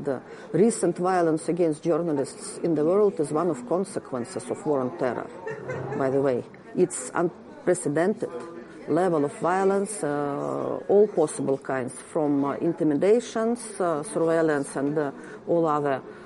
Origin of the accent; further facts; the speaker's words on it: Russia; But I am from Russia.